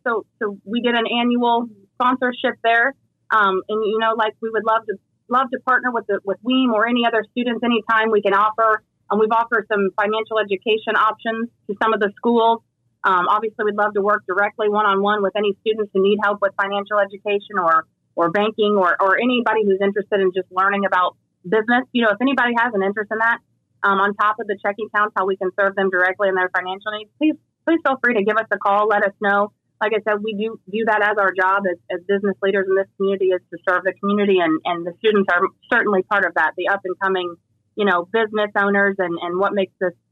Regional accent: Pendleton, Oregon, United States; I'm from Pendleton. I'm fifth generation. I live down the street.

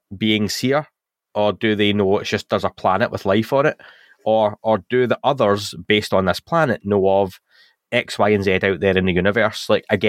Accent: Scotland, United Kingdom; But Dan's Welsh and I'm Scottish, so that says it all.

